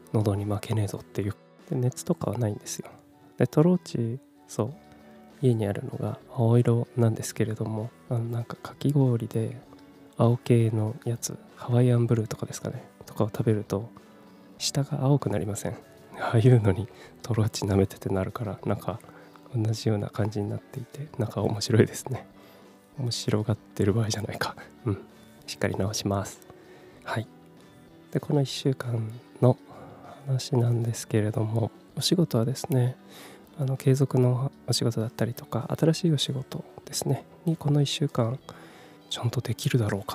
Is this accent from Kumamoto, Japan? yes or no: yes; Kumamoto, Japan; born or raised there; also born or lived in Fukuoka / Tokyo